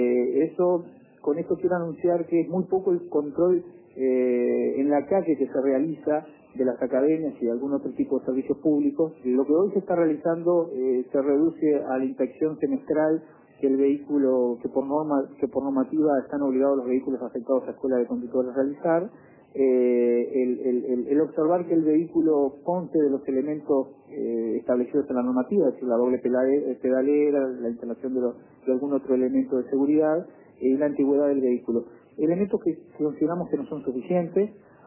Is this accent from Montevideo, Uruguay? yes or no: no; Canelones, Uruguay; Como buen canario